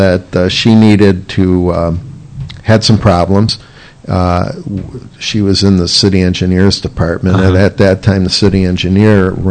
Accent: Gloversville, New York, United States; But when I was growing up in Gloversville

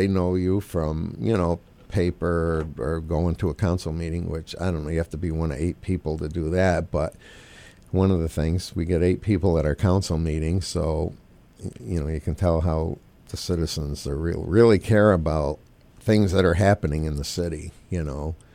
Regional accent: Gloversville, New York, United States; when I grew up in Gloversville, when I was a young lad, it was majority Republican.

